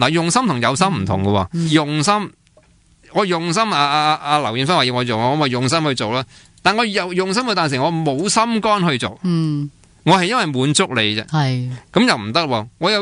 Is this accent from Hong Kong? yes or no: yes; Hong Kong; 同埋更加紧要的就是我们香港人太急功近利